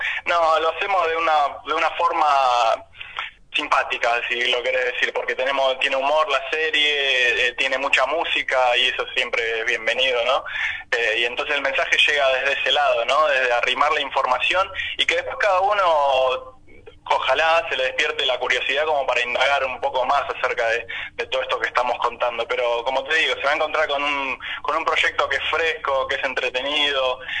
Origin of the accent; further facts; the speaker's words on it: La Plata, Buenos Aires Province, Argentina; yo soy ahora, vivo en La Plata, bueno, nací en La Plata y soy de La Plata